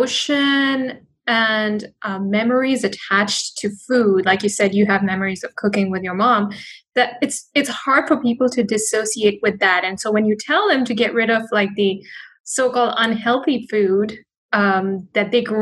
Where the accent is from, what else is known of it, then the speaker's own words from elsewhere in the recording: India; I'm Indian.